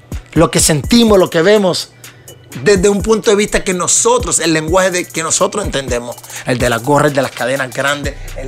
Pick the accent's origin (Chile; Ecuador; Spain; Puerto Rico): Puerto Rico; San Juan; also born or lived in Bronx, New York; me crié todo el tiempo en Puerto Rico. Soy de la área de San Juan.